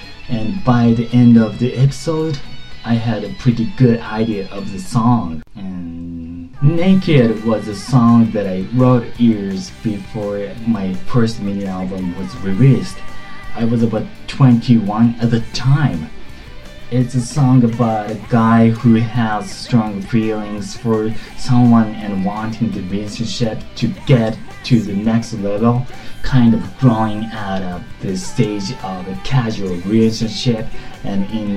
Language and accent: English; Japan; Growing up in Japan, I wasn't used to being around such an international crowd